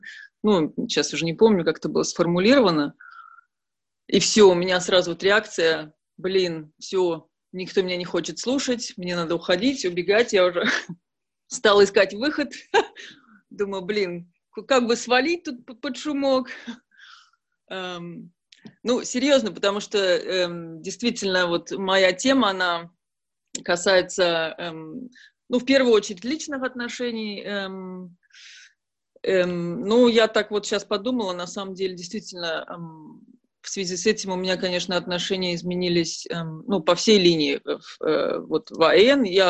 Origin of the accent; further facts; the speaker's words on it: Saint Petersburg, Russia; Я родилась и выросла в Санкт-Петербурге.